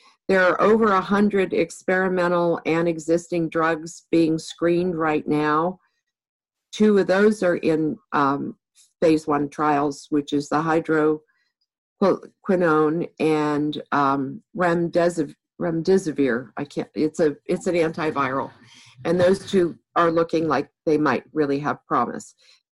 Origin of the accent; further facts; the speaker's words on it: Pittsburgh, Pennsylvania, United States; The University of Pittsburgh has just developed, this is my hometown, so I brag a bit.